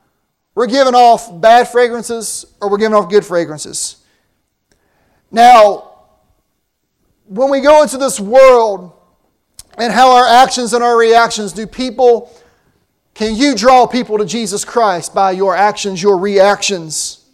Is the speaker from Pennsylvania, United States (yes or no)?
no; Winston-Salem, North Carolina, United States; For example, there is a fragrance in my hometown that I used to smell when I was a kid. When the tobacco industry left Winston-Salem, you don't smell it as much.